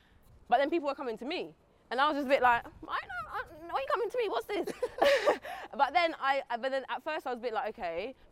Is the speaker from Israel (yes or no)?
no; London, United Kingdom; Family here, yep.